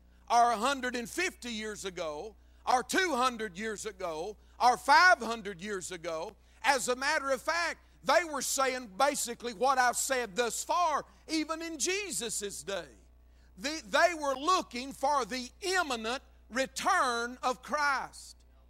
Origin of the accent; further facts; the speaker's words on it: Georgia, United States; I grew up in Dawson County, Georgia.